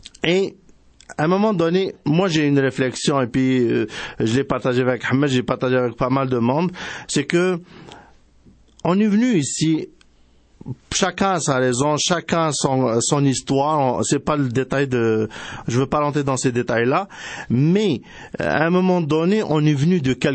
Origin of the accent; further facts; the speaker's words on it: Quebec City, Quebec, Canada; Moi, je viens de la ville de Québec, j'ai étudié là-bas.